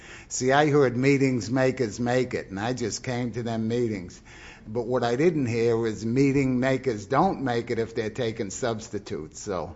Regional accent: Quincy, Massachusetts, United States; And I'm going to tell you, I grew up in Quincy, Massachusetts. My father was a Second World War veteran.

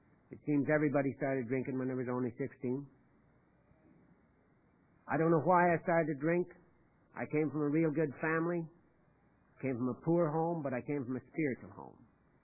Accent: Prince Albert, Saskatchewan, Canada; I'm from Prince Albert, Saskatchewan.

